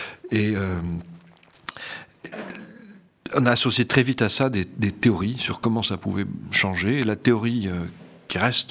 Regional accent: Bordeaux, Nouvelle-Aquitaine, France; Je suis climatologue, je suis bordelais d'origine

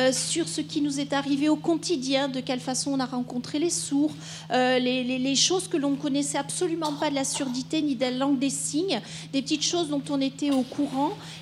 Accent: Bordeaux, Nouvelle-Aquitaine, France; je suis originaire de Bordeaux

